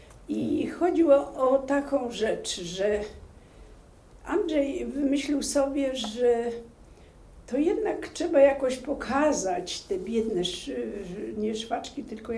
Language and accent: Polish; Katowice, Silesian Voivodeship, Poland; bo ja jestem z Katowic